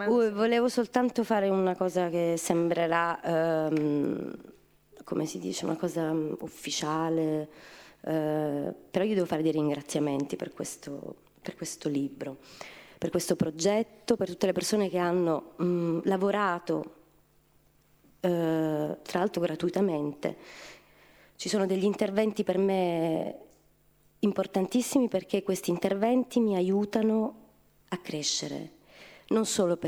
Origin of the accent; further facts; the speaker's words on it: Palermo, Sicily, Italy; born there; È casuale che io sia finita a Palermo, che io sia nata a Palermo o comunque che ci sia tornata, perché potevo anche non tornare. Sono stata come raccontavo poi ad Andrea nell'intervista, tanti anni lontana dalla mia città